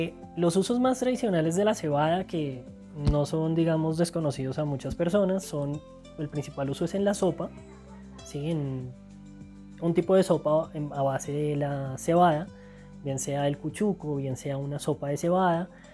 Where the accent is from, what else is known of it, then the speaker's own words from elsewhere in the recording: Bogotá, Colombia; Yo provengo de la ciudad de Bogotá, de la localidad San Cristóbal, que está en la cuenca del río Fucha, que desemboca en el río Bogotá.